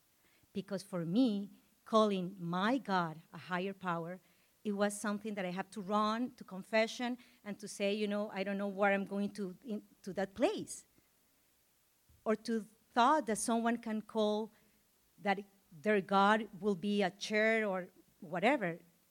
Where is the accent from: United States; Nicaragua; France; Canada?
Nicaragua; English is a second language; I'm from Nicaragua, Central America.